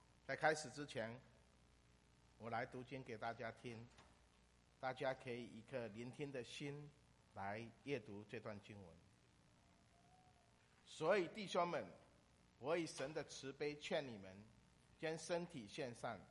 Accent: Fujian, China; 我是福建人，福建人有福建人的特点，不单单只是这个口音

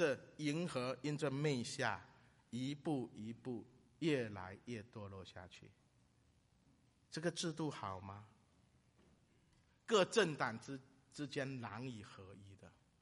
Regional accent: China; 我们在大陆长大的人都知道

